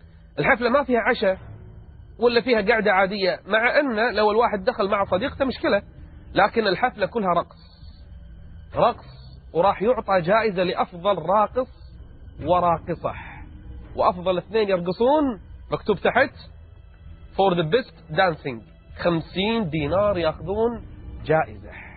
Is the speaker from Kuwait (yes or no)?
yes; Kuwait; دعوة في أحد المطاعم توزع لحضور حفل في إحدى المنتجعات عندنا بالكويت